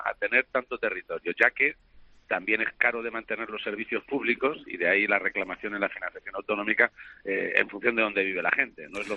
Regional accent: Spain; primero como español

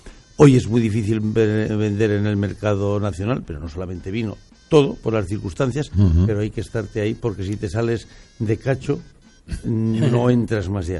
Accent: Cenicero, La Rioja, Spain; pues dicen en Cenicero, que es mi pueblo, que los experimentos se hacen con gaseosa, nunca con vino.

